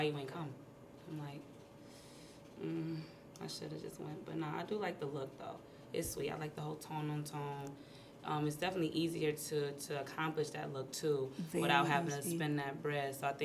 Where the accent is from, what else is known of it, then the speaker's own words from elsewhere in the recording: Buffalo, New York, United States; I grew up in Buffalo. I can't be going to another place and it's the same damn thing.